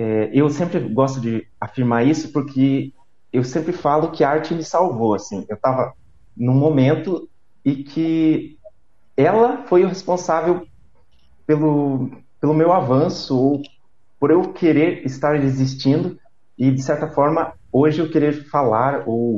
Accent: Guarapuava, Paraná, Brazil; Eu vim de Guarapuava é uma cidade menor

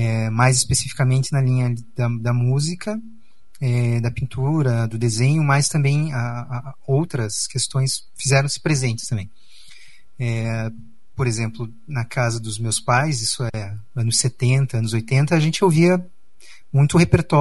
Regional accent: Curitiba, Paraná, Brazil; born there; Bom, eu nasci em Curitiba e comecei os estudos ali na adolescência

